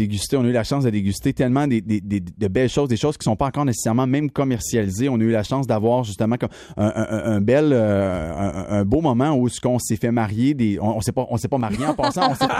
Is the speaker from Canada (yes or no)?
yes; Quebec, Canada; ces produits-là ne sont pas disponibles ici chez nous au Québec